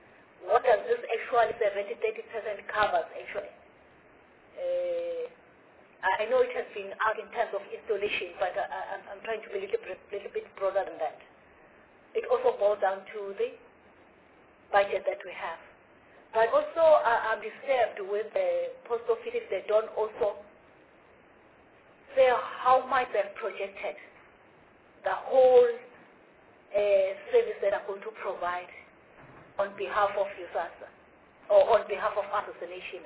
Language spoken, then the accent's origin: English; Eastern Cape, South Africa; born there; To say where I'm coming from, or where I was born in Eastern Cape